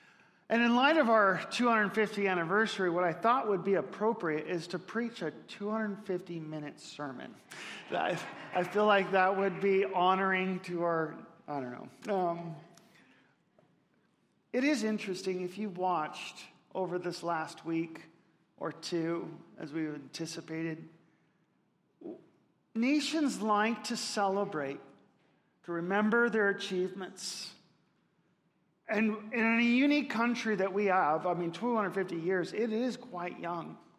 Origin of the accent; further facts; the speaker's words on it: Spokane, Washington, United States; also born or lived in Dallas; I grew up in Spokane, and my first experience to recognize the diversity in our culture and our nation was when I moved down to Dallas.